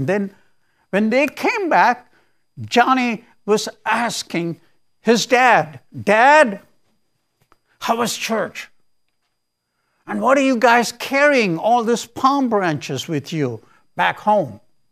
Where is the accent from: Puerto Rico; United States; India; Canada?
India; when I was growing up in India